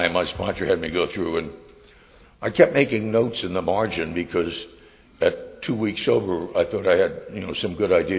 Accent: New Jersey, United States; I grew up in New Jersey. We didn't have any crops.

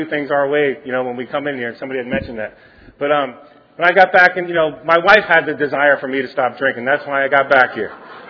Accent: White Plains, New York, United States; I am from White Plains, New York. Grew up there. Well, I got older there.

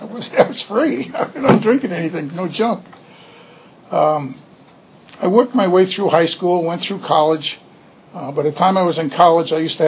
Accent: Rhode Island, United States; born there; moved away as an adult; also born or lived in Philadelphia; The longer version is I was born in Rhode Island. Not Long Island, Rhode Island. I am a real Yankee. Came down here in 96, I moved here.

